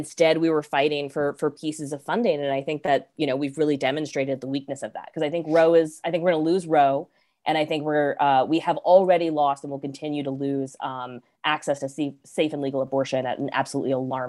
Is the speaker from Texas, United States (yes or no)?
no; North Carolina, United States; I grew up in North Carolina under the Bush administration's abstinence-only education, right?